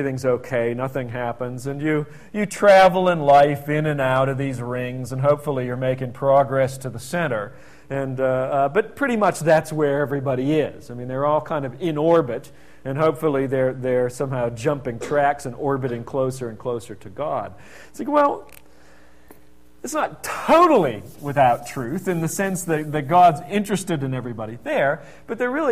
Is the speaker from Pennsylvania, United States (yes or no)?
yes; Pittsburgh, Pennsylvania, United States; I grew up around Pittsburgh, so there were a lot of Jews around Pittsburgh, so I had Jewish friends growing up and stuff.